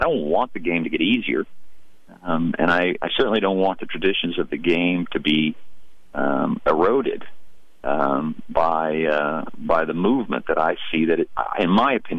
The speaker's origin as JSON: {"language": "English", "town": "Dallas", "region": "Texas", "country": "United States", "tie": "born or raised there", "said": "I grew up in Dallas. I have a lot of mutual friends to Jordan Spieth. We went to the same school."}